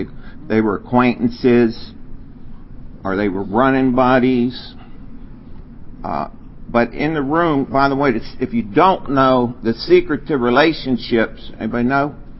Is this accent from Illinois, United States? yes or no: no; Pittsburgh, Pennsylvania, United States; I'm from Pittsburgh, PA. Thank you. Clap for Pittsburgh over there.